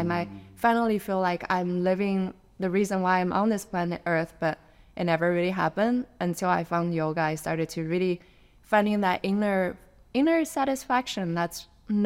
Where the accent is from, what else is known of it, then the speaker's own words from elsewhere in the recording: China; at that point, I was raised in China, so it was an atheist country.